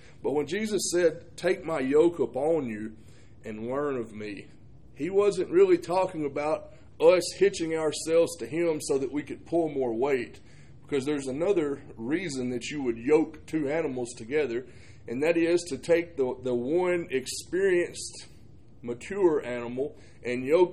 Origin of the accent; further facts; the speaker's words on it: Alabama, United States; I grew up in Alabama